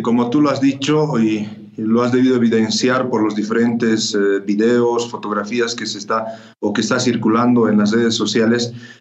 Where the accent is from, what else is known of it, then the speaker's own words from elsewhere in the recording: Bolivia; en especial como bolivianos, pensábamos que jamás iban a volver a repetirse